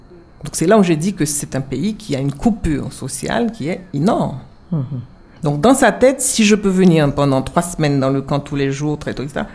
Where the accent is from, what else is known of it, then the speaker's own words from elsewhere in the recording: Haiti; J'ai dit oui, je suis haïtienne.